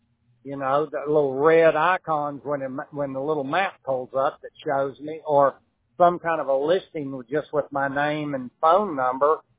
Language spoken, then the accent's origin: English; Athens, Texas, United States; My hometown is Athens, Texas.